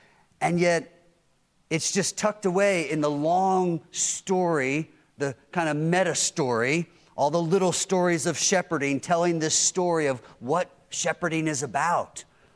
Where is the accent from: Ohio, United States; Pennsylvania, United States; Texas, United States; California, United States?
Pennsylvania, United States; Growing up in Pennsylvania, hockey was a big sport.